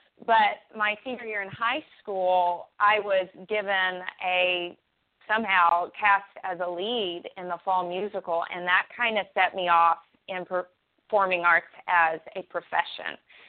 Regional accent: Texas, United States; accent: Texas; have a Texas accent, like, totally like this, which was really in my favor. But they could tell that I was from the South.

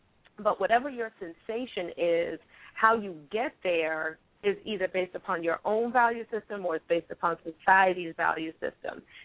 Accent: Philadelphia, Pennsylvania, United States; Yeah, when I was in the sixth grade, I went to a school in Jenkintown, Pennsylvania. My hometown is Philadelphia.

